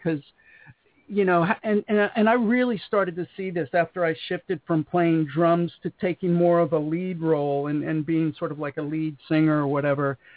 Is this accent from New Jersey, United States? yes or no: yes; New Jersey, United States; now in California, United States; And basically when I came out to California from New Jersey